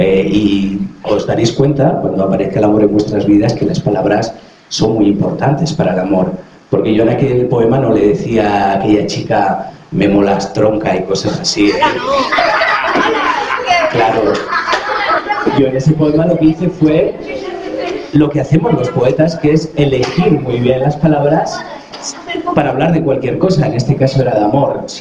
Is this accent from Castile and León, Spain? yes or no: yes; Matilla de los Caños del Río, Castile and León, Spain; also born or lived in Salamanca; Yo nací en Salamanca, pero me crié en un pueblecito a media hora de la ciudad que se llama Matilla de los Caños del Río. Es un pueblo donde ya ni siquiera existe río, solo queda un regato